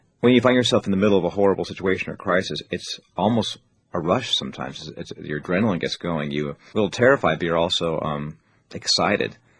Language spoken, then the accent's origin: English; New York City, New York, United States; and being a New Yorker, and having so many of your attitudes and beliefs and security and everything change in one day